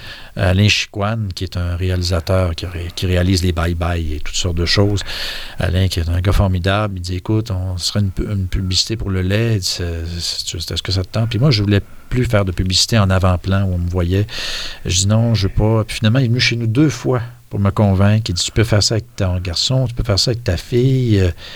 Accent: Victoriaville, Quebec, Canada; Moi, je viens d'Arthabasca, Victoriaville, en fait.

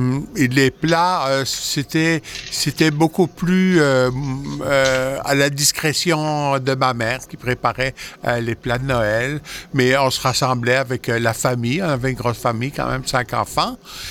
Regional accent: Belgium; also born or lived in Rwanda; étranger, je suis belge, mais je suis né en Afrique, et mes premiers Noëls, je les ai passés en Afrique.

